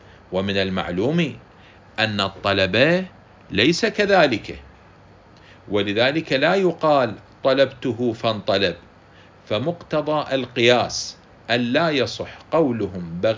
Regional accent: Iraq; accent: Iraqi; نعم في لهجتنا العراقية ما مستخدمة أنا أبغي مثلا ماء، وإنما تقول أريد ماء أو أطلب ماء.

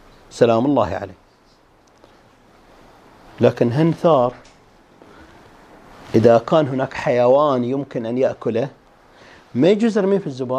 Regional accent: Eastern Province, Saudi Arabia; accent: Hasawi; ما أقرأ على لهجتنا الحساوية

